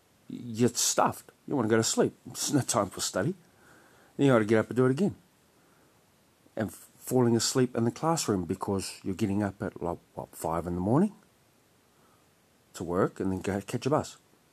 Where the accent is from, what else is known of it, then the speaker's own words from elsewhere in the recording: Opononi, Northland, New Zealand; But growing up in Opononi with my foster family was actually really hard.